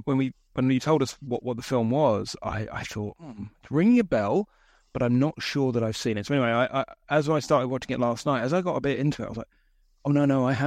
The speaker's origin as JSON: {"language": "English", "country": "United Kingdom", "said": "And I think being British, it probably speaks less to me slightly than it would to an American."}